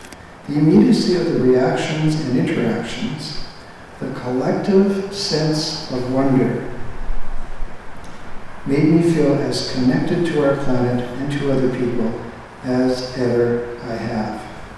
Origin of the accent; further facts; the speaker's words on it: Windsor, Ontario, Canada; a picture, and I didn't notice this until a couple of weeks ago, of my hometown of Windsor and Detroit on the other side, and the Detroit River separating the two.